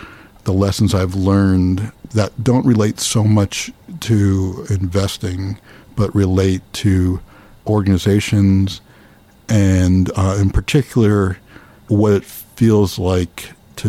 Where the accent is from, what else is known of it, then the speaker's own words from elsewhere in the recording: New Jersey, United States; I grew up near here, near New Brunswick, and I went to a very small private school